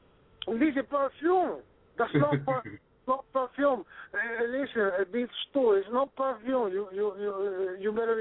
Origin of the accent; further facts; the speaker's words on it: Bronx, New York, United States; also born or lived in Cuba; No, I live in the Bronx. I grew in the Bronx. I'm originally from Cuba.